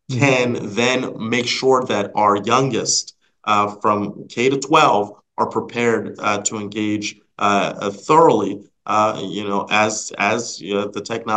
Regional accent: Rhode Island, United States; I'm from Rhode Island. Climate mm-hmm. change is already impacting us.

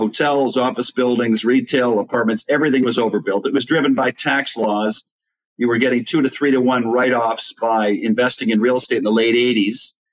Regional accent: Chicago, Illinois, United States; I grew up in Chicago area, and we've got sort of a great skyline and a lot of skyscrapers.

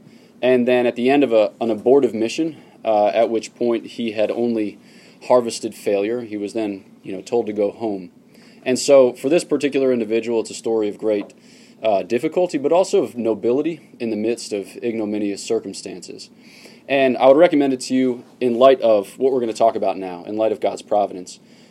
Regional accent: Newtown, Pennsylvania, United States; I am from Newtown, Pennsylvania, which is just outside of Philadelphia, city of champions.

